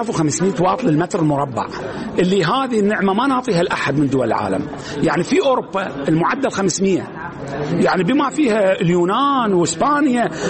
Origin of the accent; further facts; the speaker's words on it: Iraq; يعني الوفر الشمسي المتوفر عندنا بالعراق